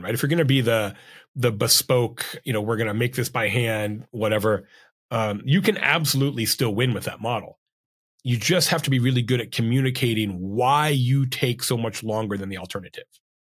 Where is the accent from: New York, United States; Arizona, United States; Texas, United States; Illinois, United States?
Arizona, United States; I've always been interested in agave spirits growing up in Arizona, going to school in Tucson by the border